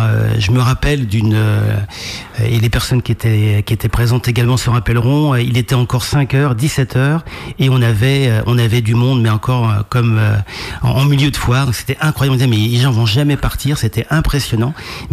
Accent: Pays de la Loire, France; Alors classiquement, quand on est de Vendée, on dit souvent que les juilletistes sont pas comme les haussiens.

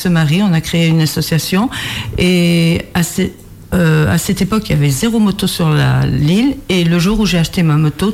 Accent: Saint-Martin-de-Fraigneau, Pays de la Loire, France; De Saint-Martin-de-Frégnaud, un lieu-dit qui s'appelle Puisec.

